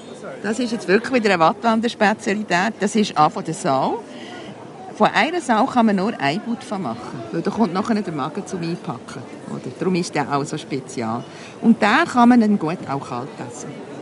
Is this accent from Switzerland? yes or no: yes; German-speaking Switzerland, Switzerland; born there; moved away as an adult; Also ich bin ja gebürtige Deutschschweizerin und ich bin jetzt schon 40 Jahre im Wattland und ich fühle mich als Wattländerin. Ich komme gerne in die Deutschschweiz zurück, aber meine Heimat ist jetzt das Wattland.